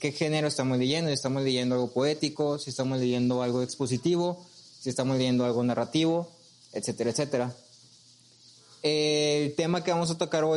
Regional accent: Mexico; Nosotros hablamos español y somos mexicanos.

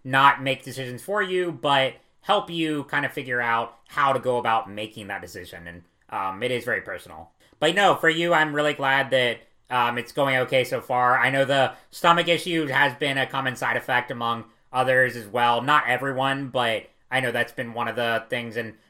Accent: North Carolina, United States; The other new writer we have is Ari Anderson from my home state of North Carolina.

